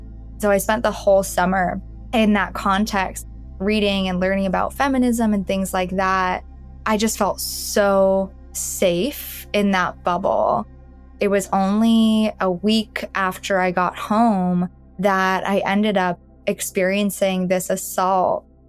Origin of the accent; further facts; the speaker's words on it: Toronto, Ontario, Canada; I'm from Canada, so I'm based in Toronto. I grew up here.